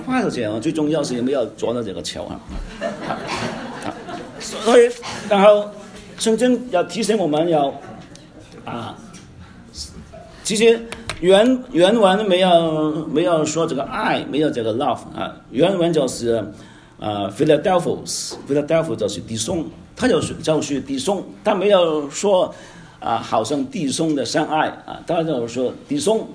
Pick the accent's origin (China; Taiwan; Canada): Canada; Vancouver, British Columbia; also born or lived in Hong Kong; 我在香港出生，当时我在温哥华长大，我在这里中学毕业，大学，然后神学，工作，我都是在这个加拿大的文化当中